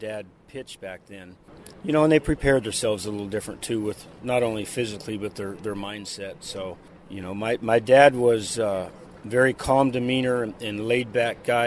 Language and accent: English; New York City, New York, United States; Growing up in Yankee Stadium as a kid was a dream, you know, for my brothers and I.